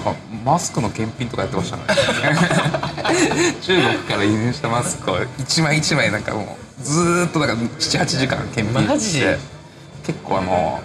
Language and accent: Japanese; Sapporo, Hokkaido, Japan; まあ、やっぱ日本で、まあ、札幌育ちできたら